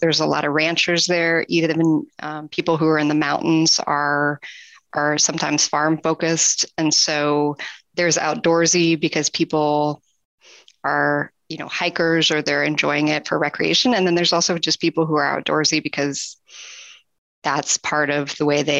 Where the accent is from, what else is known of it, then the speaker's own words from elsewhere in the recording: Fort Collins, Colorado, United States; now in Texas, United States; I was raised in Colorado, in northern Colorado, in Port Collins, which is kind of up near the Wyoming border.